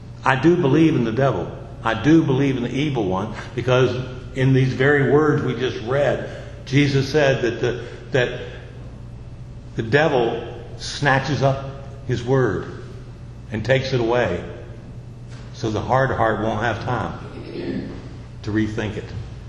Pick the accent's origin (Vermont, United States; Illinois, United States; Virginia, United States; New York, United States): Virginia, United States; Front Royal; when I'm around in my hometown of Front Royal, and they'll say, have you lived here all your life?